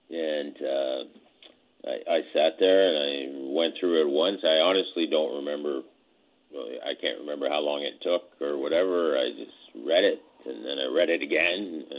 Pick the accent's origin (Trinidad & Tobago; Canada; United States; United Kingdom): Canada; what really impressed me as a student of history and as a Canadian was his effectiveness on the international scene.